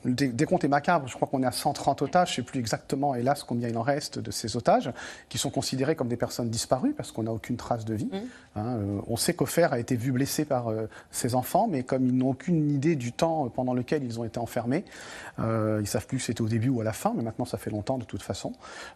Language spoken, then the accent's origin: French; Paris, Île-de-France, France; moi je suis français, hein, parisien